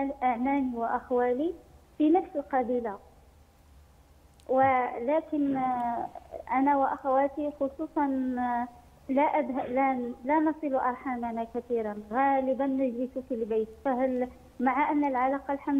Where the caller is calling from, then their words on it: Morocco; أو الأراضي السلالية عندنا في المغرب، والدولة تمنع بيعها